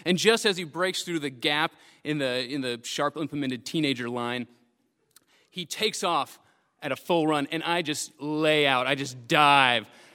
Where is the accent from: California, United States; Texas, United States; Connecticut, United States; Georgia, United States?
Texas, United States; So I was about 16 when I came home to the small farmhouse that I grew up in East Texas